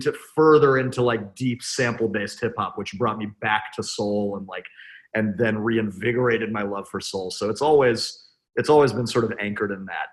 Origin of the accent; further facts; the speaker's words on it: Dallas, Texas, United States; also born or lived in Englewood, United States; I spent part of my childhood in Dallas. Well, I spent sort of my like adolescence and young adulthood in Dallas. So I spent my early childhood in New Jersey in Inglewood, Bergen County. Yes.